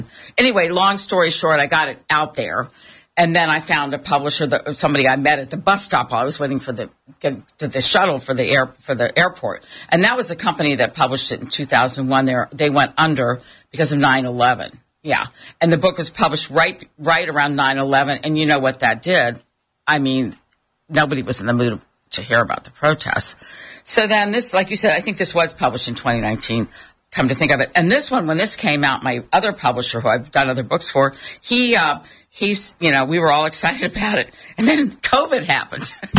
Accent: Dayton, Ohio, United States; And Tom, we're from Dayton, I think. Tom is a Daytonian, too.

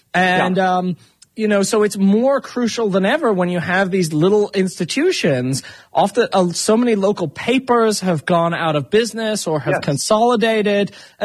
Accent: Sarasota, Florida, United States; because obviously I'm from Sarasota

